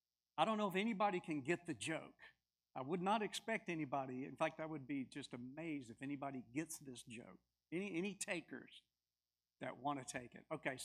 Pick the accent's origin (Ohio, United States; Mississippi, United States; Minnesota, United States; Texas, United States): Mississippi, United States; Even though I was born and reared in the Bible Belt, you know, we're referred to as a Bible Belt in this part of the U.S. I was raised in Mississippi. Even though that, I wasn't raised in the church. Never went to church as a child.